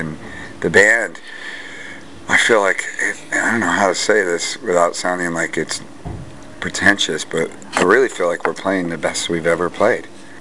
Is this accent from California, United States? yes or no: yes; California, United States; It's weird for me because I'm from the Bay Area.